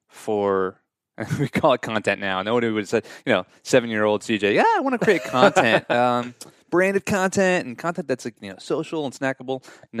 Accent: New York City, New York, United States; I'm like, yeah, I'm actually from New York.

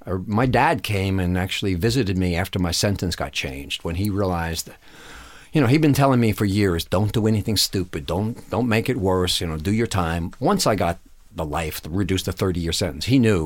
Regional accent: New York, United States; You know, I'm an American. I'm a New Yorker, goddammit.

